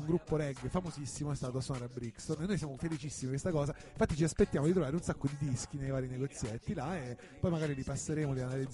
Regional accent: Campania, Italy; Campania, in particolare lui vive a Salerno, anzi a Battipaglia dovrebbe vivere, quindi insomma delle mie parti

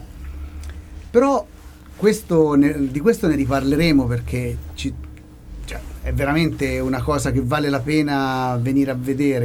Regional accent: Gualdo Tadino, Umbria, Italy; Io vengo da Gualdo Tadino

